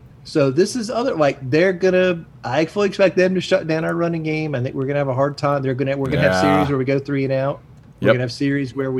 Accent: Atlanta, Georgia, United States; Yes, but I'm from Atlanta.

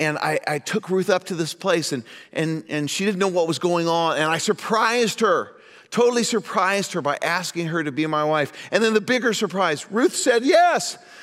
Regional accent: Indianapolis, Indiana, United States; we were going back to my hometown in Indianapolis

